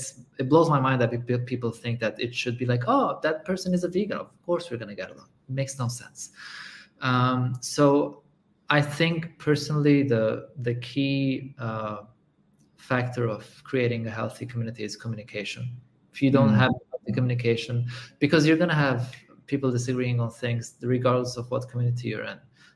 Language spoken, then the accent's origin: English; Lebanon; I'm born and raised in Lebanon